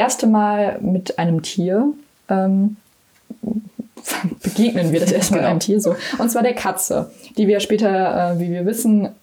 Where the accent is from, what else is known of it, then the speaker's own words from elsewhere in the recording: Cologne, North Rhine-Westphalia, Germany; Ich kenne Krapfen, also ich komme aus Köln.